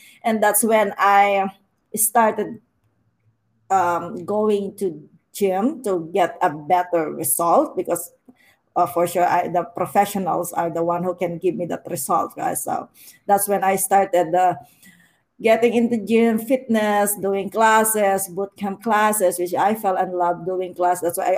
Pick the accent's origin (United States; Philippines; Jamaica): Philippines; moved away as an adult; also born or lived in Hong Kong; now in Canada; Yeah, I originally came from the Philippines. I'm a Filipina. And then before coming here, I worked more than a year in Hong Kong